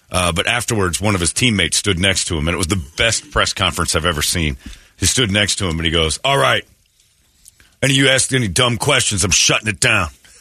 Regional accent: Arizona, United States; and I grew up in Mormon, Arizona here

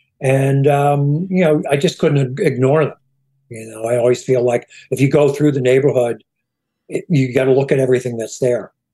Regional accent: Schenectady, New York, United States; I'm from Schenectady, New York.

